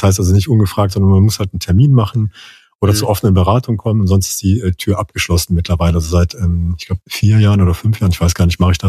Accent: Düsseldorf, North Rhine-Westphalia, Germany; ich bin in Düsseldorf geboren, also tatsächlich, und bin, wie du siehst, nicht weit gekommen. Und ich bin halt Düsseldorfer

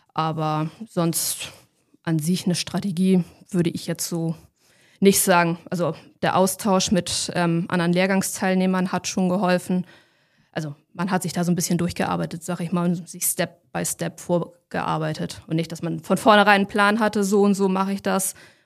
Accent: Kiel, Schleswig-Holstein, Germany; Ich komme selber aus Kiel, hatte dadurch halt sehr kurze Anfahrtswege

